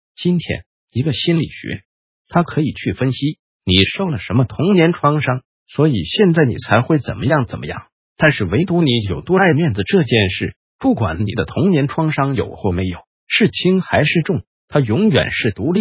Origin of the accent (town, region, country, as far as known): Taiwan